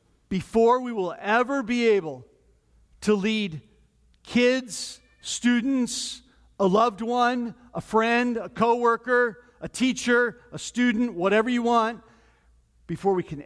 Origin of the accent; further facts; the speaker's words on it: California, United States; I grew up down in Orange County. I grew up down in Angel territory.